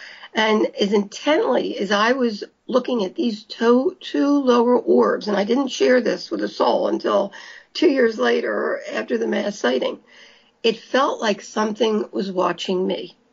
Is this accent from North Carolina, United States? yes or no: no; Philadelphia, Pennsylvania, United States; We're both from Philadelphia, Pennsylvania.